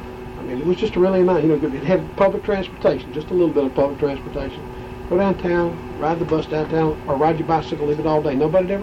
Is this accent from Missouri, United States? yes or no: no; Tennessee, United States; Like, in, you know, it's like Tennessee, the Jewish people from my hometown. Every town had two or three. … was from my hometown.